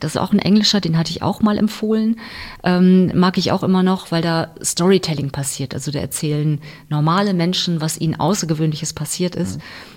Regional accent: Cloppenburg, Lower Saxony, Germany; ich komme aus Kloppenburg, hatte ich ja erwähnt, da gibt es eigentlich nur eine Farbe, da wird man quasi in eine schwarze Welt hineingeboren.

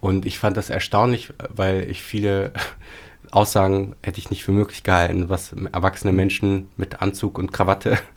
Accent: Paderborn, North Rhine-Westphalia, Germany; so 8 Jahre lang in Paderborn, in meiner Heimatstadt, eine Lesebühne.

